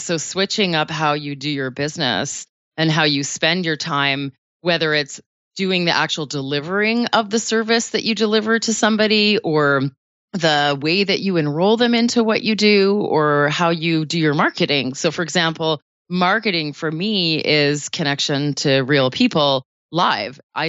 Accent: Canada; I'm Canadian, I get to say niche.

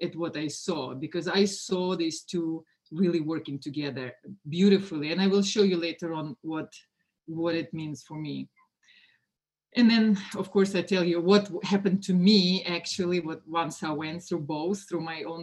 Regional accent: Moscow, Russia; English is a second language; moved away; I was born and raised in Russia, in Moscow, at the time of the Cold War.

